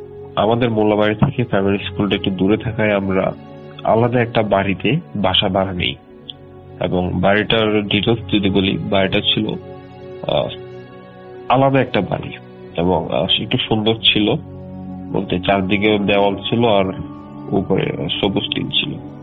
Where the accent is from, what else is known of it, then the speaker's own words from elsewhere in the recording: Comilla, Chittagong Division, Bangladesh; আমার বাড়ি হচ্ছে কুমিল্লা 14 গ্রাম। আমি student, Comilla university CC department, first year.